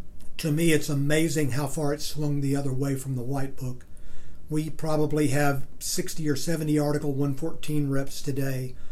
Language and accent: English; the South, United States; Growing up in the South, unions were very rare